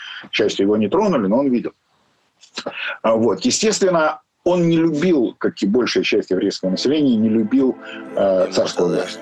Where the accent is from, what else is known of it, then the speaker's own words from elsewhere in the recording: Odesa, Odesa Oblast, Ukraine; Работал я в Одессе, откуда я родом.